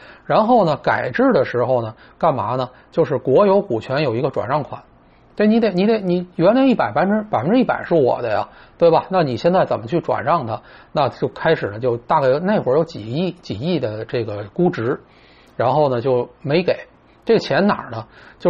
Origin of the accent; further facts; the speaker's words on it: Beijing, China; accent: Beijing; 按我们北京话叫半不啰啰的